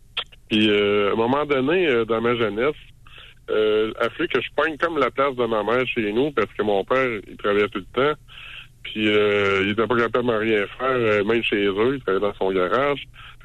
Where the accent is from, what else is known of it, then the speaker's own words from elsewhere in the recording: Quebec City, Quebec, Canada; moi, je suis de Québec, mais je viens de Trois-Rivières dans votre coin, M. Mailloux.